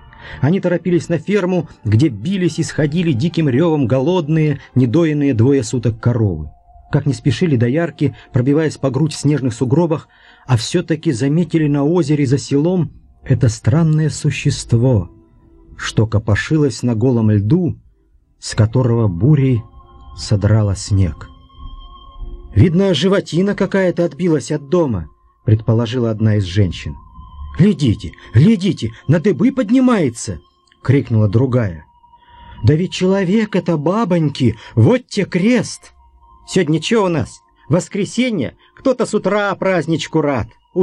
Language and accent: Russian; Altai Krai, Russia; Петр Павлович мой земляк. Я тоже родился и вырос в Кулундинской степи.